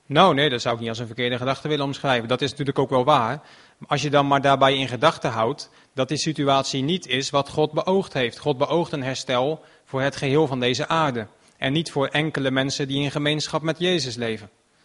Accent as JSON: {"language": "Dutch", "town": "Rotterdam", "region": "South Holland", "country": "Netherlands", "said": "ik kom uit Rotterdam, ik ben een burger van Rotterdam."}